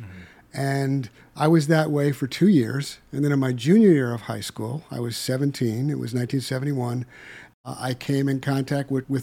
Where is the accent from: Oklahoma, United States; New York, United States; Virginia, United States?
New York, United States; New York City; Well, I was raised in the Catholic Church in New York City in an Irish Catholic neighborhood.